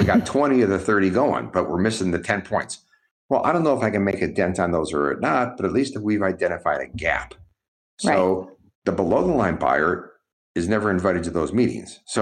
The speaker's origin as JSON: {"language": "English", "region": "Ohio", "country": "United States", "tie": "born or raised there", "said": "I was born and raised in Ohio, and we've got a big family and stuff."}